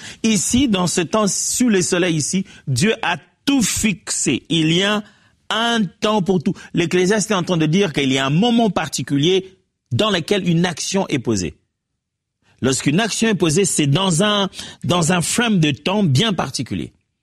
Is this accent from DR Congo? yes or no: yes; DR Congo; c'est une des options en l'école secondaire, high school si vous voulez, chez nous au Congo.